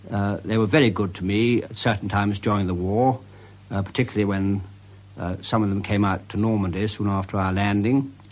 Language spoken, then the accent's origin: English; London, United Kingdom; born there; No, I was born in London, and I'm told, actually, if the wind had been blowing in the opposite direction, I might have been a cockney.